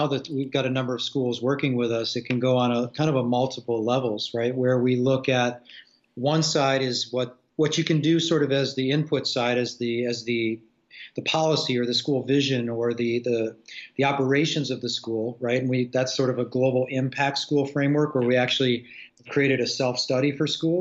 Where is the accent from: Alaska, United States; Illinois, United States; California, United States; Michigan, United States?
Illinois, United States; Chicago; now in China; Well, I mean, I grew up in Chicago, so I see similarities.